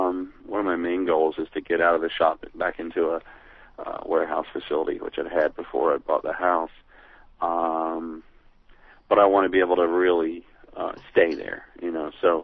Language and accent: English; Kingsport, Tennessee, United States; Yeah, I grew up in Kingsport, Tennessee, in the, I don't know what the population was, somewhere around 60 to 70,000 people.